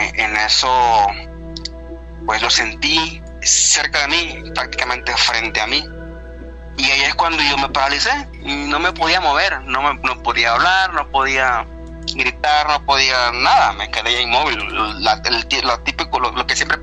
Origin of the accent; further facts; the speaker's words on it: Tuxtepec, Oaxaca, Mexico; yo soy del estado de Oaxaca.